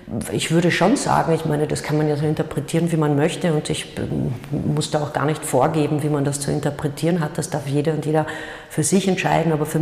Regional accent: Carinthia, Austria; ich würde es auch nicht verstehen als Kärntnerin

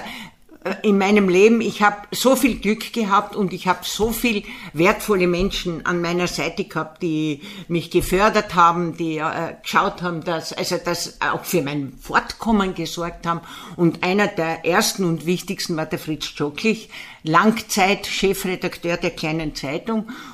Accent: St. Martin im Sulmtal, Styria, Austria; born there; Und das liegt mitten im Sulmtal. Okay. Und zwar ist das die heutige Gemeinde St. Martin im Sulmtal.

